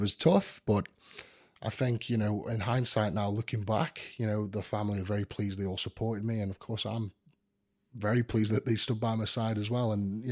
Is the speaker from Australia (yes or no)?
no; United Kingdom; I mean, I've still got base is still in the UK. You know, I still live in my hometown. My family's still there.